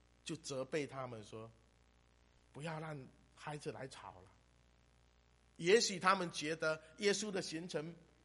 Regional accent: China; 我们中国人会不会呢？虽然我们也很注重家庭的教育

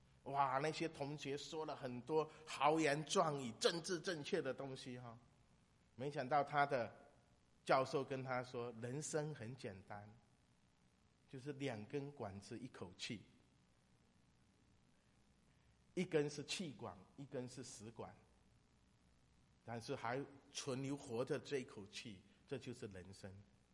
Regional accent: China; 所以他们看我是中国人就跑来问我说

